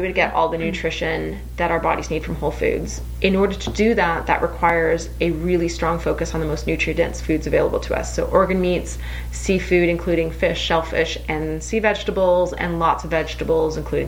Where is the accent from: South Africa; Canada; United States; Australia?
Canada; I'm Canadian, too. It's like a thing. It's the great Canadian shower.